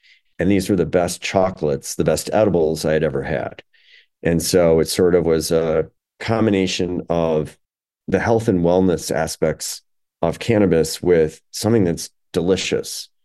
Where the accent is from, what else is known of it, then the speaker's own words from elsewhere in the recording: Chicago, Illinois, United States; Illinois is my hometown. Chicago is my hometown.